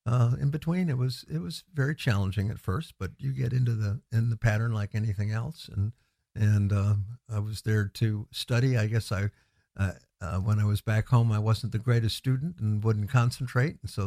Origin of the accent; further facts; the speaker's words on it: Chicago, Illinois, United States; also born or lived in Minnesota, United States; I grew up in the Chicago area, which the family and all settled in.